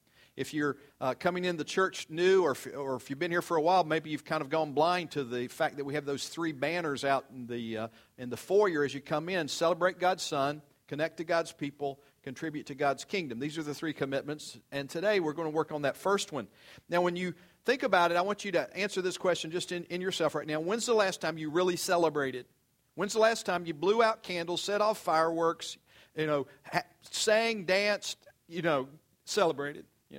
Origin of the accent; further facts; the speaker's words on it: Virginia, United States; I'm from Virginia, and I grew up being a Hokie fan, Virginia Tech fan. But then I moved down here and sent all three of my children to ECU.